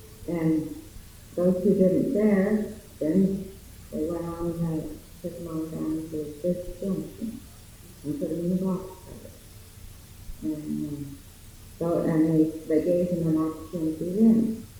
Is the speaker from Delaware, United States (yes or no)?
no; Carrizozo, New Mexico, United States; born there; I was born in Carrizosa.